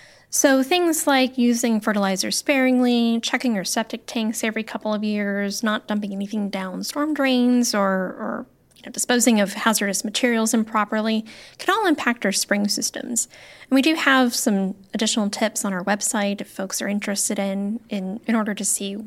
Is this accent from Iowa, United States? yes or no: no; Florida, United States; When I grew up in Florida, and I got to visit springs